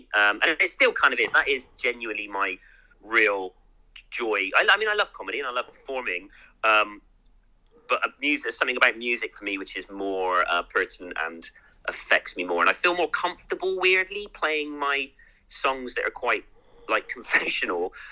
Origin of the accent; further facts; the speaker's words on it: Bristol, South West England, United Kingdom; and I am from Bristol